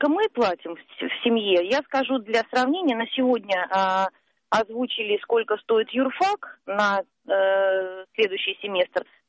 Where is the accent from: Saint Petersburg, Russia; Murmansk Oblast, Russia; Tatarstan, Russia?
Saint Petersburg, Russia; я из Петербурга.